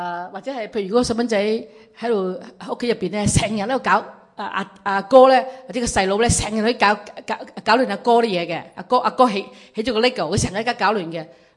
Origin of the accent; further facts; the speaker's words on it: China; 我哋中国人好注重才子啊、状元啊，好巴闭嘅。哇，你状元好巴闭。呢度北美洲社会咧。